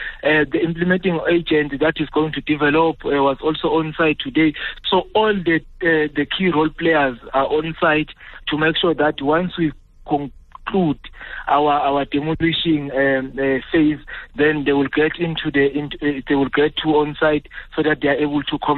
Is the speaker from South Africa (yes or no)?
yes; KwaZulu-Natal, South Africa; I've got my fellow brother from my hometown in KZN that I can share